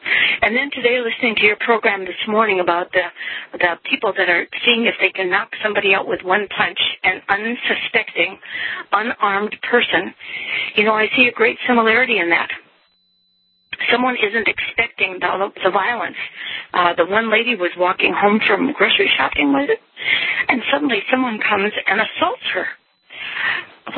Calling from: Lake Park, Minnesota, United States; I'm from Lake Park, Minnesota right now

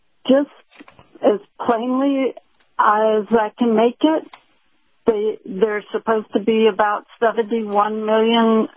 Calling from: Sarasota, Florida, United States; I'm calling from the great place, Sarasota, Florida.

